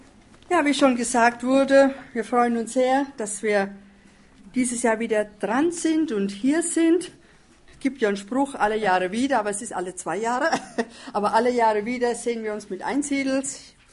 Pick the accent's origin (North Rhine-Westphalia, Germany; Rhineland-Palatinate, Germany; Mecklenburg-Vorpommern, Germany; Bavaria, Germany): Rhineland-Palatinate, Germany; Frankenthal; Aber wir kommen aus der Pfalz, Frankenthal in der Pfalz, Worms, Ludwigshafen